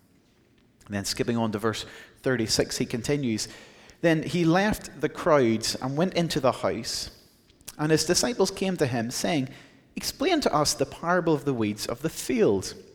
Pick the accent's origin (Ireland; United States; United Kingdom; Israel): Ireland; I am here from Ireland.